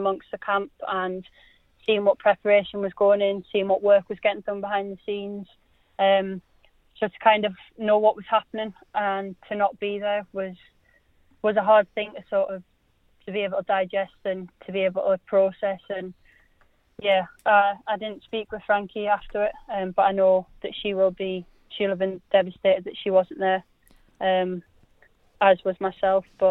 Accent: Durham, North East England, United Kingdom; I think you can obviously tell by my accent that I'm from Durham

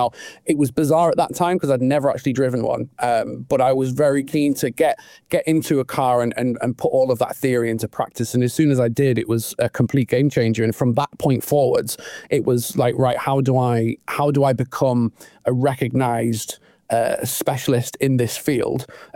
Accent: North East England, United Kingdom; I'm from County Durham.

